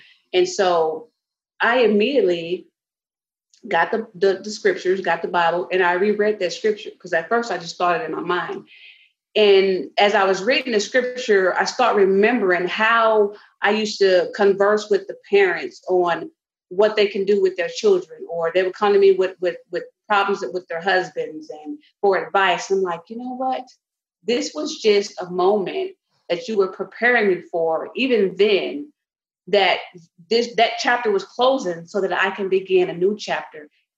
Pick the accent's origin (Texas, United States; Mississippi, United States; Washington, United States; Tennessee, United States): Texas, United States; Austin; now in Houston, United States; I'm from Austin, Texas, by the way, born and raised